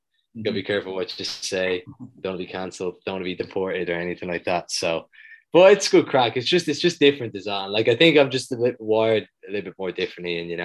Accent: Dublin, Leinster, Ireland; I am from Dublin. It's my home. Like, I'm born and bred at Dub.

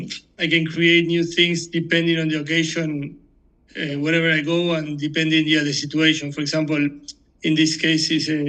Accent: Argentina; now in Spain; I'm from Argentina, living in Spain.

